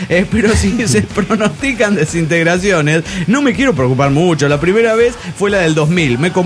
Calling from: Monterrey, Nuevo León, Mexico; de Monterrey.

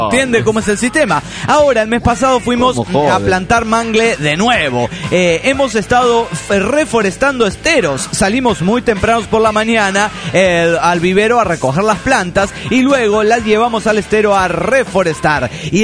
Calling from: La Plata, Buenos Aires Province, Argentina; Soy el mítico de La Plata, Argentina.

